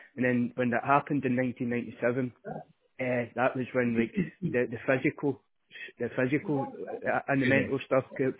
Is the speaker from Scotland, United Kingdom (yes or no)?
yes; Girvan, Scotland, United Kingdom; I'm originally from Girvan, South Ayrshire.